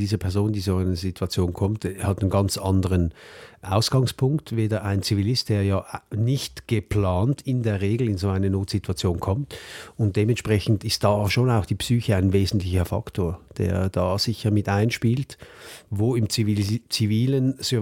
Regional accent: Switzerland; weil bei uns in der Schweiz gibt es Spezialeinheiten

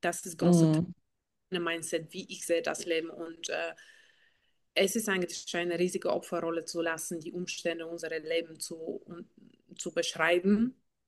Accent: Bulgaria; accent: Bulgarian; German is a second language; Ich bin proud Bulgarian. Ich komme aus Bulgarien, wunderschönes Land. Daher habe ich so einen Akzent und nicht perfekte deutsche Grammatik.

